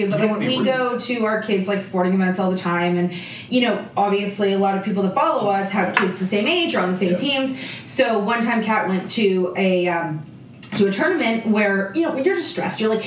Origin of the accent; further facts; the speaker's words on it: Toronto, Ontario, Canada; We're Canadian, we're from Toronto